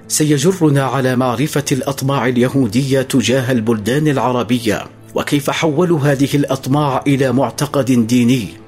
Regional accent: Yemen; والعدوان على بلادنا اليمن

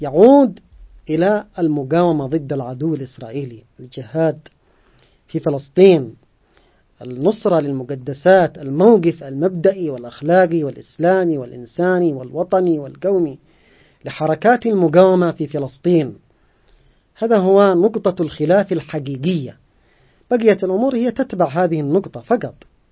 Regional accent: Yemen; نحن على مستوى بلدنا اليمن قلنا وأكدنا عبر كل الوسائل

